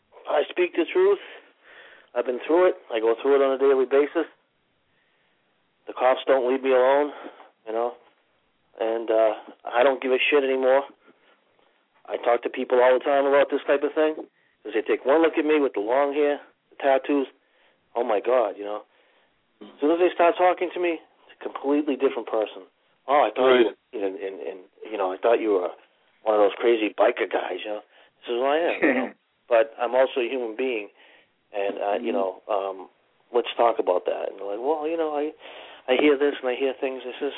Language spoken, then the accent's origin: English; Salem, Massachusetts, United States; I'm from Salem, so Mass. I was born and raised there, so I know a lot of giants.